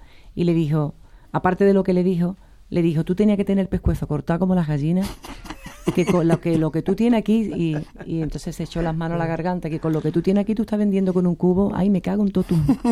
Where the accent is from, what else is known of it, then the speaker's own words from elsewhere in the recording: Jerez, Andalusia, Spain; yo hablo de mi tierra, de Jerez, ¿no? Mi abuela era gitana canastera, toda la familia de mi abuela … la parte de mi madre, pues no eran gitanos